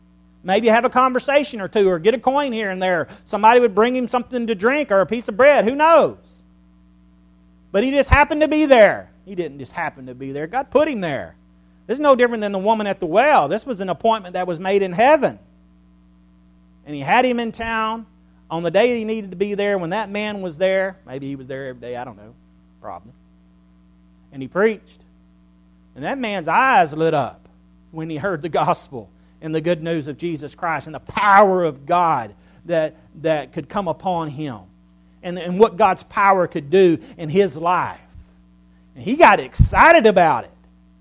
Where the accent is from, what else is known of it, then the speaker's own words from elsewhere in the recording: Silsbee, Texas, United States; When I was growing up in Silsbee, Texas, I knew that guy.